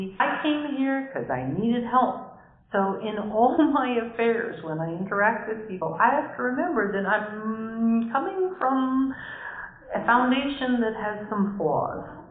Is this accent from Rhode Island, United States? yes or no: yes; Rhode Island, United States; I'm here from Rhode Island.